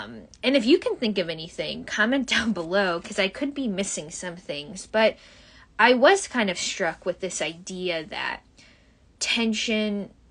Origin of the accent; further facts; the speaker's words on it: Chicago, Illinois, United States; accent: Chicago; My Chicago accent is having trouble with that word.